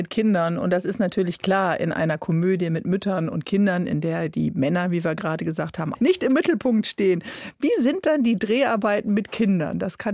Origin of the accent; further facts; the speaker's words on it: Northern Germany, Germany; als Norddeutsche darf ich es natürlich nicht vergessen